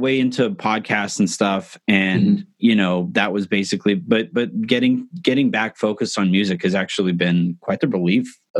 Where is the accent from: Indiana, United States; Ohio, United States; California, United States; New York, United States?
California, United States; Yorba Linda; I grew up in Yorba Linda.